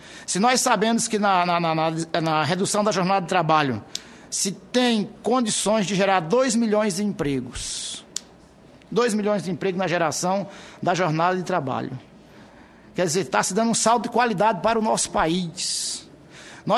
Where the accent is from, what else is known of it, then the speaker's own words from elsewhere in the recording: Piauí, Brazil; Lá no meu interior do Piauí, por exemplo, eu sei que eles receberão os benefícios.